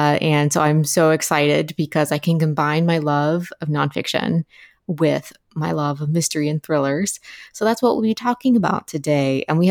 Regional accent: Appalachia, United States; And so I'm from Appalachia, which is a region of the United States along the Appalachian mountain range, roughly.

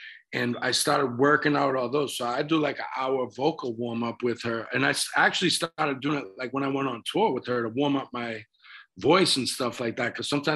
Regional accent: Boston, Massachusetts, United States; accent: Boston; So just by doing all that work over the years, like, my Boston accent's kind of like been dialed down, man, and like, not intentionally, but, you know.

